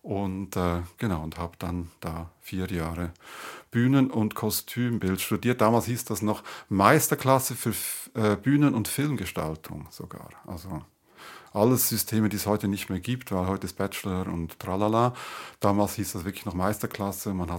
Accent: Switzerland; Ich bin in der Schweiz aufgewachsen, zur Schule gegangen.

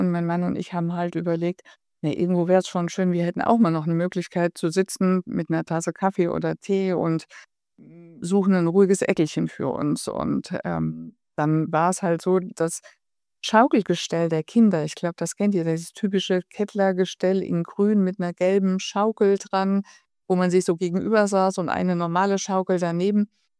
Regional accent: North Rhine-Westphalia, Germany; Also wir sind in mein Heimatdorf, also es ist ein ganz kleines Dorf ohne Hauptstraße im Siegerland, was wir sehr lieben. Und wir sind 1990 dorthin gezogen

